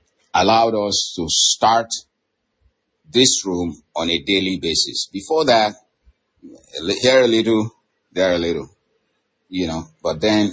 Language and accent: English; Nigeria; And I'm a Nigerian, and I'm coming to my own home country.